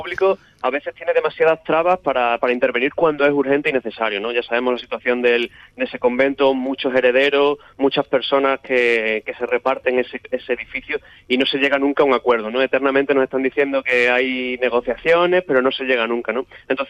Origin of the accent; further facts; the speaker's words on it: Almendralejo, Extremadura, Spain; De hecho, aquí en mi ciudad natal, que es Almendralejo